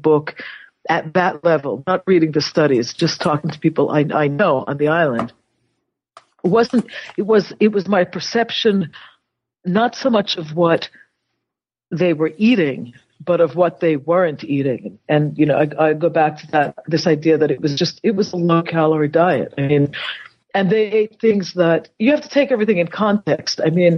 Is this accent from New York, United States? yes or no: yes; New York City, New York, United States; I mean, I grew up in New York City.